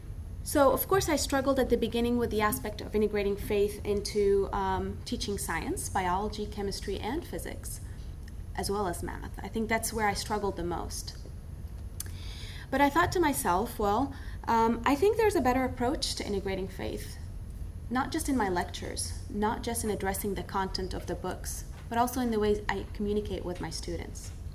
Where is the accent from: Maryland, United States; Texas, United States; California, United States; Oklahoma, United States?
California, United States; Riverside; I come all the way from Riverside, California.